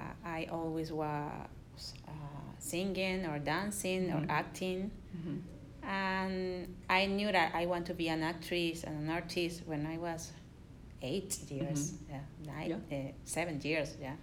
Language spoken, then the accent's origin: English; Caracas, Capital District, Venezuela; English is a second language; Well, I grew up in Venezuela, in Caracas.